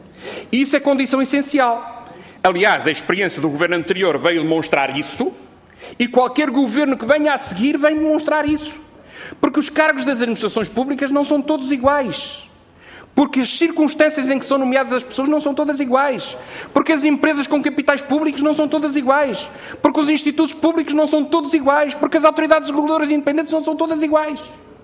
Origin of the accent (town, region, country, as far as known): Portugal